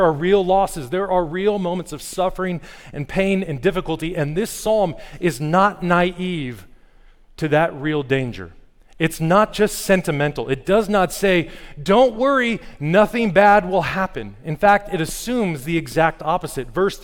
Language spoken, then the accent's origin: English; Las Vegas, Nevada, United States; I grew up in Las Vegas, and I remember trying out in high school for the football team in August in 113-degree heat.